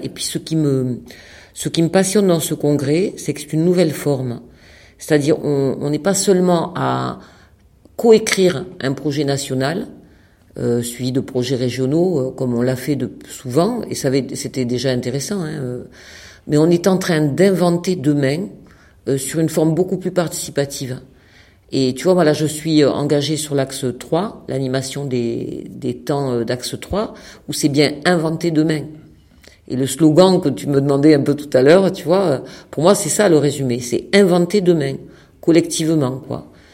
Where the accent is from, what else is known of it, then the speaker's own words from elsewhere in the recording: Occitanie, France; je viens du Languedoc-Roussillon.